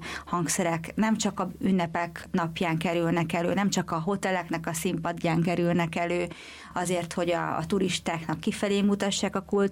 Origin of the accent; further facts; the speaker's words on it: Hungary; hogy hát az nem lehet, hogy két magyar ide téved ilyen karizmával